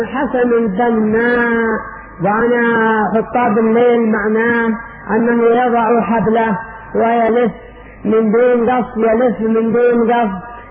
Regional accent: Yemen; أما عندنا في اليمن

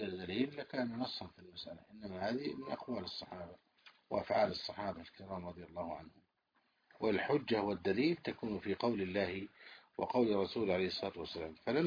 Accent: Egypt; في بلدنا مصر

